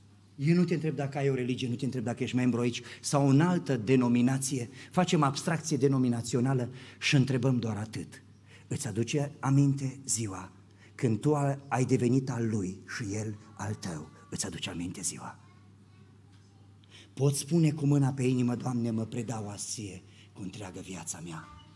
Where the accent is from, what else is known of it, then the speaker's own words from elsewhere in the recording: Romania; Noi suntem români.